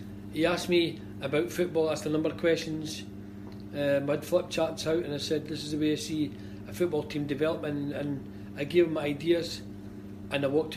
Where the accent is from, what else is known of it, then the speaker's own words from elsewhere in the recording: Dundee, Scotland, United Kingdom; I travelled from Dundee, my hometown, up to the Highlands